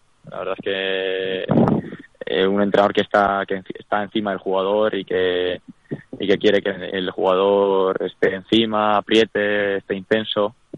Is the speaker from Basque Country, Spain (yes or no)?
yes; Ondarroa, Basque Country, Spain; yo soy vasco, yo soy de Ondarroa, de un pueblo de Vizcaya, de un pueblo costero, ¿no? De Vizcaya. Se llama Ondarroa, unos 10.000 habitantes. Y ya nací allí.